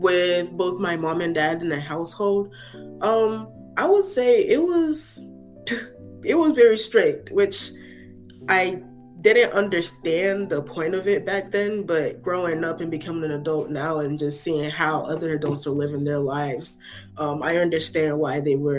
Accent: Lithonia, Georgia, United States; also born or lived in Ghana; I was born in Ghana, but I'm from Lithonia, Georgia.

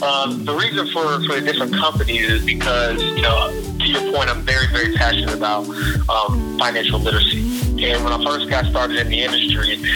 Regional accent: Michigan, United States; I grew up in Michigan. You know, I always supported U of M.

